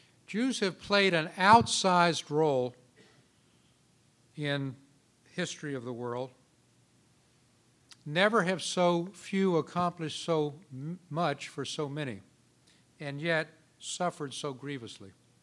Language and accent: English; Atlanta, Georgia, United States; I know that I can be understood today because you're from Richmond and I'm from Atlanta, so there's no problem of translation.